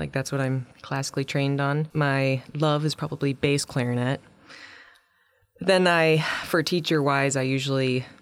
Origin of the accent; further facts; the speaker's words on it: East Coast, United States; now in Petersburg, United States; I'm from the East Coast, and I applied to jobs when I graduated from college and ended up in Metlakatla